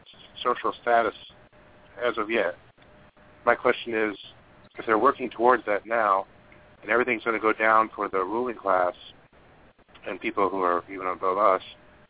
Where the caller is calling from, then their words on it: Los Angeles, California, United States; I'm calling from Los Angeles.